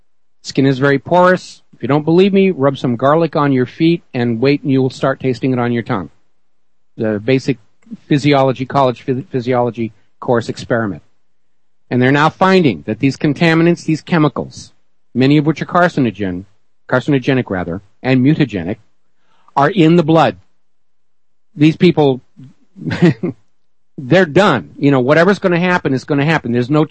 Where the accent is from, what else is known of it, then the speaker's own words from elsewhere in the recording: New Hampshire, United States; And I'm from New Hampshire, so, of course, I favor the old Farmer's Almanac.